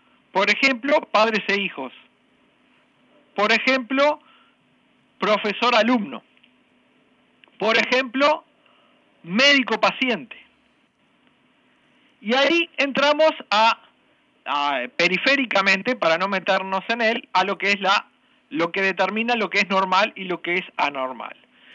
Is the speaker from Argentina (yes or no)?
no; Uruguay; y a mí como uruguayo